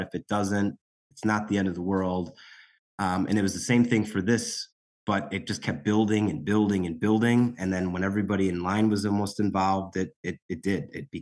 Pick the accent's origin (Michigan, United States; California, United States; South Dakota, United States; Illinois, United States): Illinois, United States; Chicago; we're from Chicago.